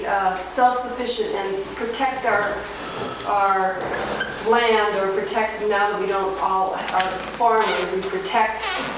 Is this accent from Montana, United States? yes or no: yes; Montana, United States; I'm from Montana